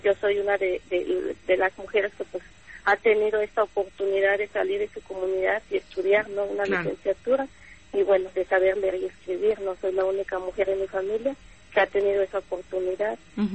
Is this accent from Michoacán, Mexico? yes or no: no; Guerrero, Mexico; en nuestra comunidad, en mi pueblo, queda una hora y media de Tlapa, digo, Tlapa de Comonfort, el corazón de la montaña